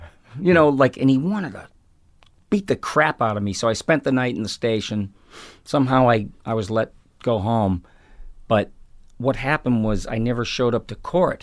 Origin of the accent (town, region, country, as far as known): Ireland